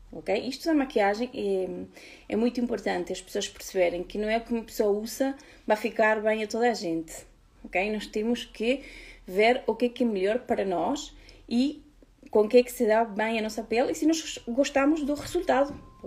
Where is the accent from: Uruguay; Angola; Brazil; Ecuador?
Uruguay; Portuguese is a second language; now in Portugal; Para quem está a perguntar do meu sotaque, eu sou do Uruguai e moro cá há 13 anos e pronto, este é o português que temos